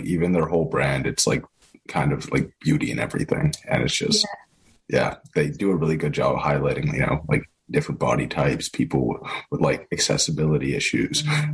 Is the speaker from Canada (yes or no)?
yes; Calgary, Alberta, Canada; I'm from Calgary